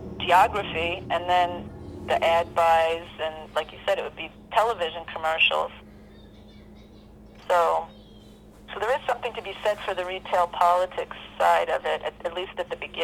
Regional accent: New York, United States; Well, I'm not surprised at Trump being like Trump, because I grew up in New York.

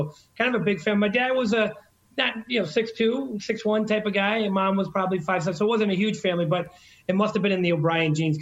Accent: Detroit, Michigan, United States; born there; Dad worked. I was born in Detroit.

